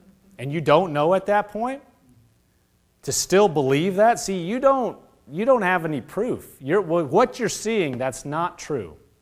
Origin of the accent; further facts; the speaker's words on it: Nebraska, United States; I grew up in Nebraska, and it was like that. I mean, Nebraska, you don't have professional sports anywhere near.